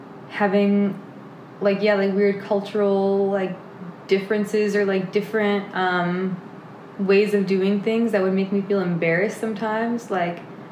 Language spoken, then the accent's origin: English; United States; born there; I can't believe that, like, I was born in America.